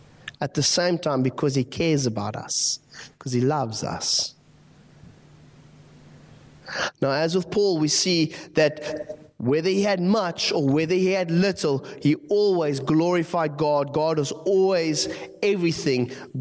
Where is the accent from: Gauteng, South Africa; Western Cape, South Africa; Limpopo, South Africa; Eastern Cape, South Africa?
Eastern Cape, South Africa; Gqeberha; I knew her as a child when I grew up in Gqeberha.